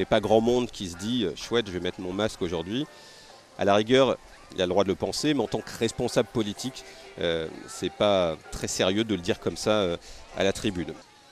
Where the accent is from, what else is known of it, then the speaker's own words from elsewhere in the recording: France; m'ont demandé si j'étais un supporter de Marine Le Pen, puisque je venais de France.